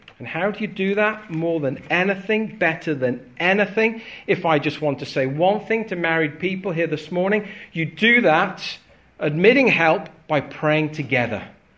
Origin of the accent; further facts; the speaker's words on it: United Kingdom; A whole load of the problem is we're British and stuffy and we don't talk about these things.